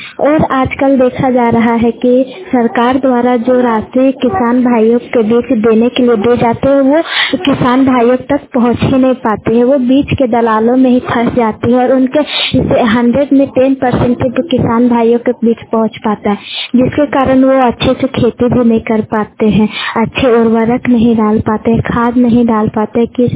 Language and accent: Hindi; Gola, Jharkhand, India; मैं गोला प्रखंड की रहने वाली हूँ।